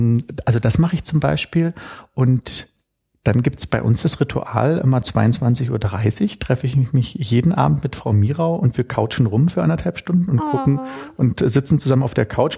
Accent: Berlin, Germany; Ich bin echter Berliner, ja. Nein. Ich bin hier, 3 Kilometer von hier geboren, ja. Und wir sind zu DDR-Zeiten, dann eben noch mit meiner Mutter, meinem Stiefvater, meinem Bruder, sind wir in die Hackischen Höfe gezogen, in eine 170 Quadratmeter Wohnung.

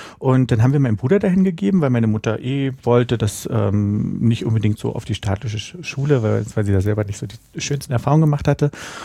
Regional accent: Berlin, Germany; ich bin in Berlin-Mitte groß geworden.

